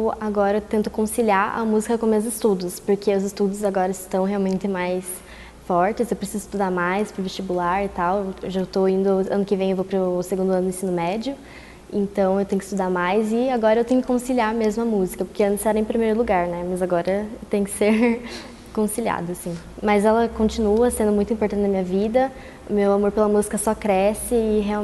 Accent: União da Vitória, Paraná, Brazil; born there; now in Porto União, Brazil; Então, eu nasci em União da Vitória, mas eu moro em Porto União.

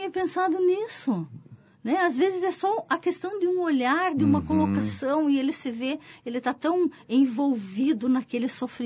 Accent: Italy; Eu sou italiana, falo um pouco com as mãos.

